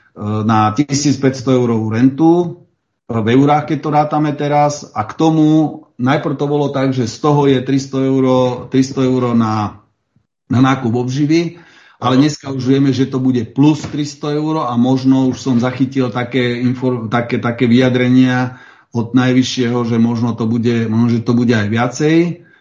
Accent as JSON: {"language": "Slovak", "town": "Veľké Zálužie", "region": "Nitra Region", "country": "Slovakia", "said": "Ja som z Veľkého Zálužia"}